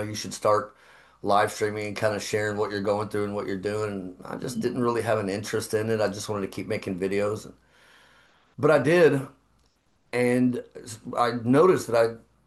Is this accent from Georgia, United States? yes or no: no; Fort Worth, Texas, United States; Well, I am originally from Fort Worth, Dallas, Texas. I had a dream from a young age to move to California. I grew up in a musically inclined family.